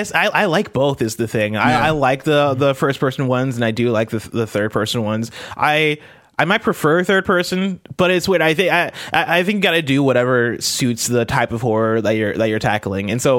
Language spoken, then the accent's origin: English; United States; Like, I'm not a gun person, even though I'm American.